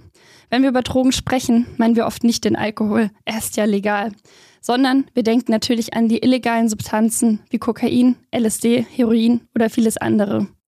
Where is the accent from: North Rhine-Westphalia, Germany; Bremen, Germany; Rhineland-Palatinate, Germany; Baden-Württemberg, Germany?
Rhineland-Palatinate, Germany; bin auch als Pfälzerin schon früh auf die allgegenwärtigen Weinfeste gegangen.